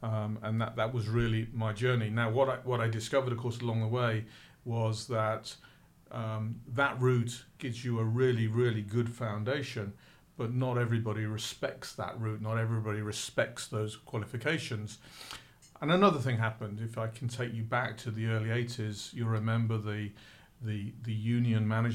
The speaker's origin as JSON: {"language": "English", "town": "Stratford-upon-Avon", "region": "West Midlands", "country": "United Kingdom", "tie": "born or raised there", "said": "Stratford-on-Avon is where I consider my hometown. My mother still lives there, lived in the same house for the last 60 years."}